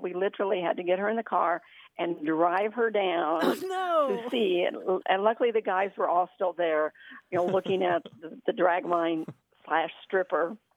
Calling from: Terre Haute, Indiana, United States; Terre Haute, Indiana.

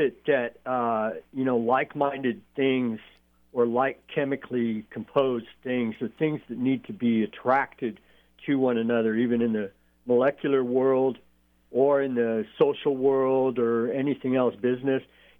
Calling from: Hayward, California, United States; I'm calling from Hayward today.

